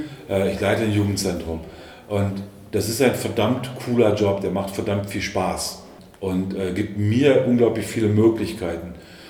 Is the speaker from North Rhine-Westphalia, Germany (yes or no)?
no; Braunschweig, Lower Saxony, Germany; Ich komme aus Braunschweig.